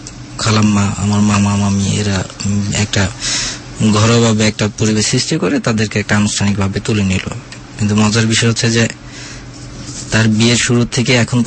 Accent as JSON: {"language": "Bangla", "town": "Dhaka", "region": "Dhaka Division", "country": "Bangladesh", "tie": "born or raised there", "said": "বেড়ে ওঠা কিছুটা সময় গ্রামের বাড়ি, তারপর পুরোটা সময় আমি ঢাকাতেই, ঢাকা তেজগা তেজকুনি পাড়া, মণিপুরি পাড়া হচ্ছে আমার জন্মস্থান, আমি ওইখানেই বড় বেড়ে উঠি।"}